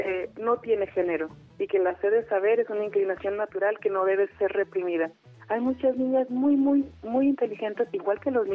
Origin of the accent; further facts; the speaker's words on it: Jiquilpan, Michoacán, Mexico; also born or lived in Morelia; yo vivo en un pueblo, soy de Jiquilpan, Michoacán, y de ahí me tuve que ir a estudiar a Morelia.